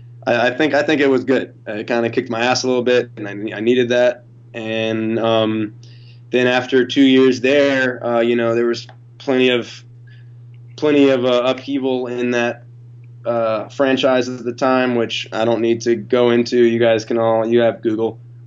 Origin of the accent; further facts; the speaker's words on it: Atlanta, Georgia, United States; like I said, I'm from Atlanta, grew up there, avid Hawks fan throughout the doldrums.